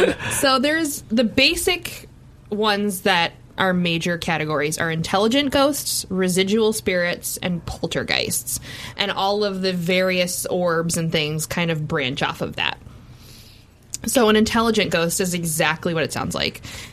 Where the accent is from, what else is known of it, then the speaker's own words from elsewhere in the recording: Ireland; So like, I'm Irish. We always talked about banshees.